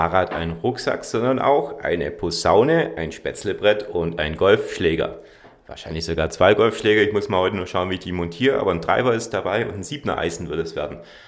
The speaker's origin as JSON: {"language": "German", "town": "Ulm", "region": "Baden-Württemberg", "country": "Germany", "tie": "born or raised there", "said": "Ich bin in Ulm groß geworden."}